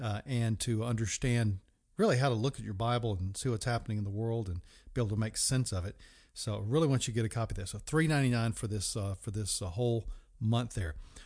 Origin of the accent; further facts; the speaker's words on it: United States; growing up in America during the 60s, yes, I'm a very, very old man.